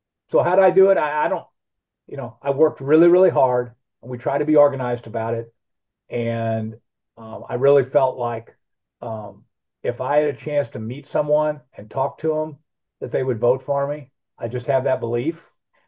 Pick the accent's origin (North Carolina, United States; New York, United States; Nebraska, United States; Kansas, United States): Kansas, United States; DeSoto; They think you have a different message to people who live in my hometown of DeSoto than you do the people who live in North City or in Kansas City.